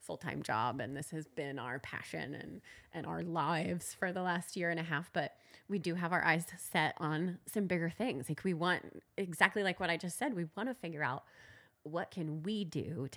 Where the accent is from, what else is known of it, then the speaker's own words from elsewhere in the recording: Lincoln, United States; And it's so funny because I moved back to Lincoln. I'm from Lincoln